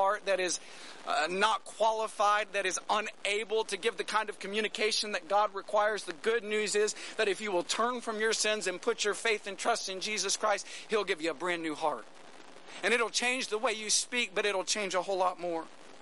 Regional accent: Texas, United States; accent: Texas; particularly thick Texas accent. Compared to many Texans, especially many West Texans, I don't. But my accent is always exaggerated, it seems, when I travel overseas

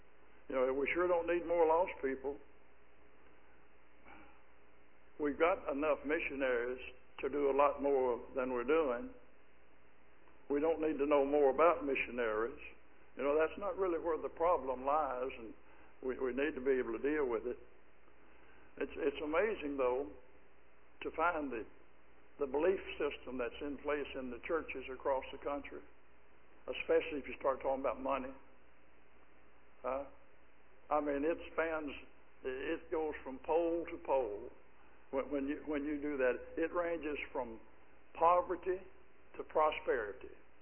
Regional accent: Arkansas, United States; born there; I was born in Arkansas a number of generations ago

